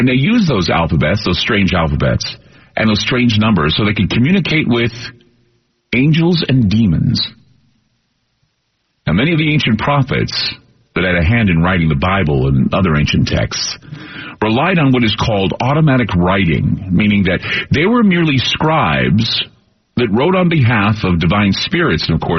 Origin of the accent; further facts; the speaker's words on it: Salt Lake City, Utah, United States; I would go to the Salt Lake City Library, because I grew up in Salt Lake